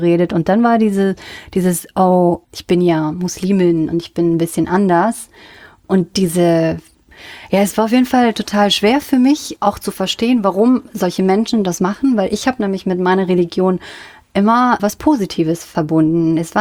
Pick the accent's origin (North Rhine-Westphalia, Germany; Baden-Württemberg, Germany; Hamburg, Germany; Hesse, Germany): North Rhine-Westphalia, Germany; Aus dem Siegerland.